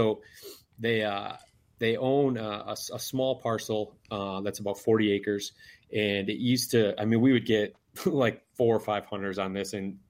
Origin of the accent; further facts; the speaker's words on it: Michigan, United States; I'm from Michigan, born and raised here. I grew up in northern lower Michigan, small community. And then now I actually reside in southeast Michigan. So for those familiar with the Midwest, or even if they're not, basically metro Detroit area.